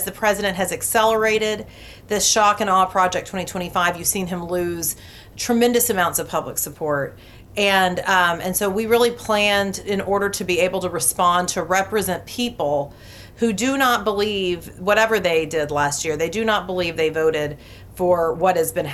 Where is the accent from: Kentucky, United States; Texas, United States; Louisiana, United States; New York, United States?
Texas, United States; Waco; for everyday people like the ones I grew up around in Waco, Texas